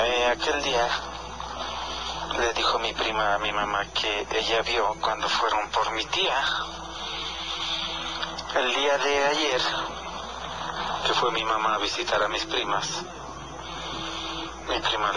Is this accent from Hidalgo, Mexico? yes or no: yes; Real del Monte, Hidalgo, Mexico; de Real del Monte.